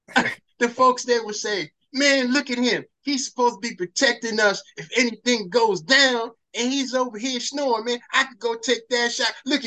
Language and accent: English; Harlem, New York, United States; We're going to talk about my experiences growing up in Harlem and my encounter with Elhaj Malik Shabazz, Malcolm X.